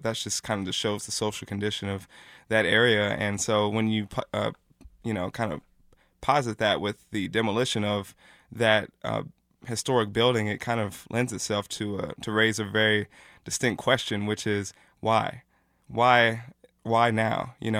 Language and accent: English; Missouri, United States; Troost, you know, like I said, I grew up on Troost, and born and raised here. And so there's a lot of buildings on Troost that I identify childhood